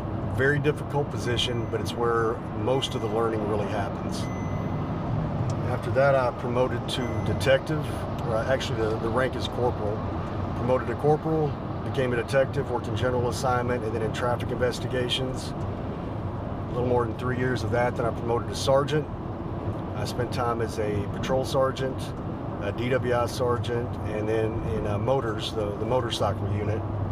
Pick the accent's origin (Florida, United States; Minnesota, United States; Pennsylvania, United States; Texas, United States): Texas, United States; Fort Worth; born there; I was born here in Fort Worth, Texas at Harris Methodist Hospital. I grew up a little bit west of here, went to school in a small town